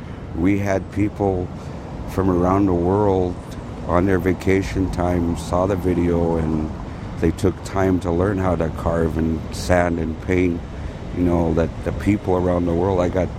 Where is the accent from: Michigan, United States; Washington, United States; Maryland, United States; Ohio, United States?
Washington, United States; Seattle; because I grew up in Seattle here, and I've seen and heard this a lot of shootings and nothing's done.